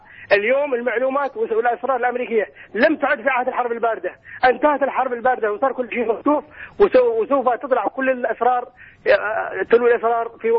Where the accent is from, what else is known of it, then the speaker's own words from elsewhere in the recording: Yemen; فيما يتعلق به ما جرى مثلا على بلادنا اليمن